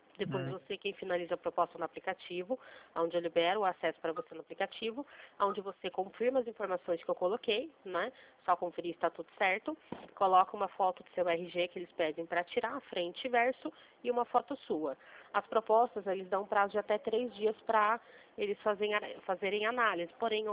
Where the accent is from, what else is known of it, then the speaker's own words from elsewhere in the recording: Limeira, São Paulo, Brazil; Eu sou aqui de Limeira, interior de São Paulo.